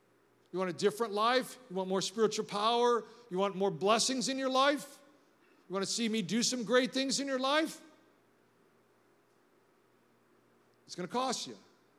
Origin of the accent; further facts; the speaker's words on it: Los Angeles, California, United States; And I grew up in the inner city, so I grew up in the San Andreas Valley. It's a beautiful, beautiful place. So I grew up and I took buses in L.A. to go to school.